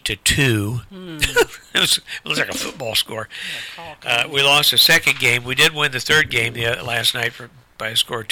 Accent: Lucasville, Ohio, United States; also born or lived in Portsmouth; I was born in Portsmouth. I was raised in Lucasville, which no one ever knew where Lucasville was until they built the state penitentiary there, and then that put us on the map.

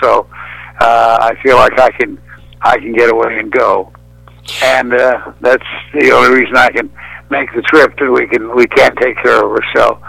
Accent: Oregon, United States; also born or lived in Los Angeles; I was raised primarily in Oregon until my junior high school years, and then we started spending winters in California. I went to the last year of junior high and high school in Los Angeles.

